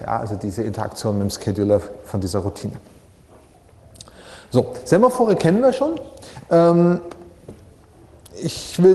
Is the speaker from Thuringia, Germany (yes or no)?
no; Bavaria, Germany; also gerade als Franke, ne?